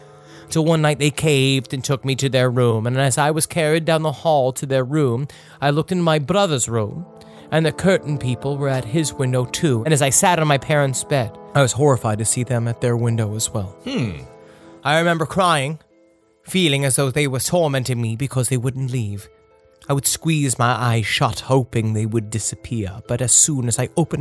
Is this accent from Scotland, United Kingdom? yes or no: no; Kennington, South East England, United Kingdom; I'm from England, and the house I grew up in was built after WW2 in an ancient parish of Kent called Kennington, or as it was named during the Saxon era, Sinington.